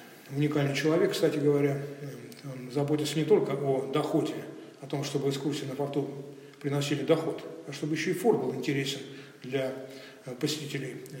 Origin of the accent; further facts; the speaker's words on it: Kronstadt, Saint Petersburg, Russia; Поскольку я коренной кронштадтец, я очень люблю свой город